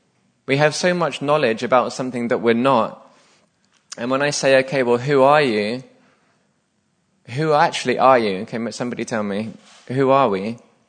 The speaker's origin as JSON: {"language": "English", "region": "England", "country": "United Kingdom", "said": "I'm a man, or I'm white, or I'm English, in my instance"}